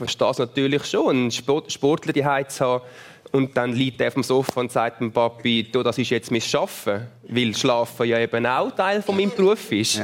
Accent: Winkel, Zurich, Switzerland; Und wir sind im Winkel bei Bülach aufgewachsen. Das ist ein Dorf, wirklich im klassischen Sinn eigentlich, wo man sich gekannt hat

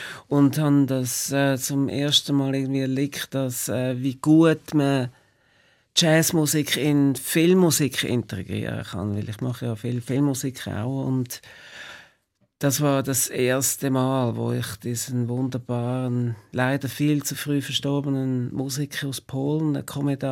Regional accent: Switzerland; Ich bin in der Schweiz verwurzelt.

